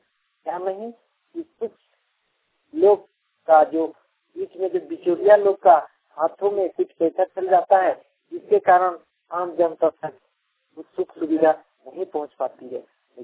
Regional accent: Jharkhand, India; राही बस्ती नर्रा पंचायत बोकारो झारखंड का निवासी हूँ

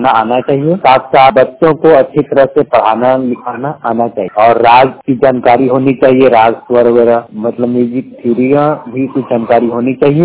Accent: Gopalganj, Bihar, India; करुणालय blind school बोध गया बात कर रहा हूँ। मैं वैसे गोपालगंज का रहने वाला हूँ और मैं 100% ब्लाइंड हूँ। बोध गया में मैं शिक्षक के रूप में कार्यरत हूँ

